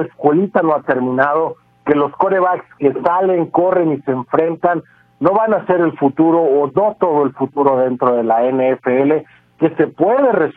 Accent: Mexico; Pues nos espera muchísimo, especialmente como mexicanos

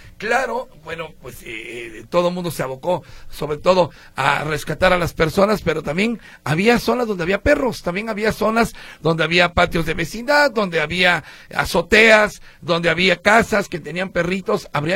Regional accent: Mexico; ahí todos somos mexicanos y sí. todos ayudamos

